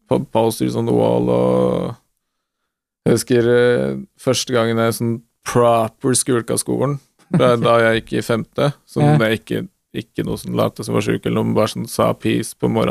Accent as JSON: {"language": "Norwegian", "town": "Gjerdrum", "region": "Akershus", "country": "Norway", "tie": "born or raised there", "said": "så vokste jeg opp i Gjerdom på sånne byggefelt, sånn der liksom på Romerike, med tette kids på min egen alder."}